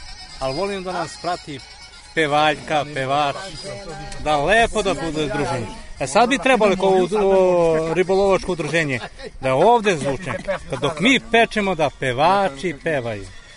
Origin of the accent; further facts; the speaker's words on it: Sijarinska Banja, Southern and Eastern Serbia, Serbia; mi smo meštani ovde iz Sijarinske banje